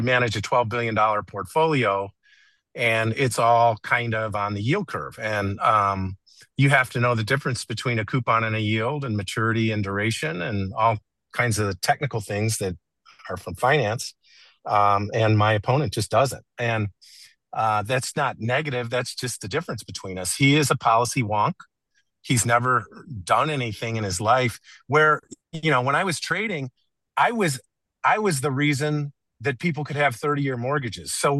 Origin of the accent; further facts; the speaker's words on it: Illinois, United States; And, I grew up in Illinois, which is probably, you guys might disagree because one of you is in New Jersey, but I think Illinois is probably the most corrupt state in the country